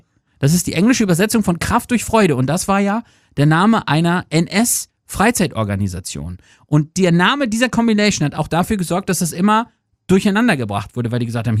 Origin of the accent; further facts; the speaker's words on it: Lower Saxony, Germany; für mich damals als kleiner, naiver Trottel von Dorf, als Ostfriese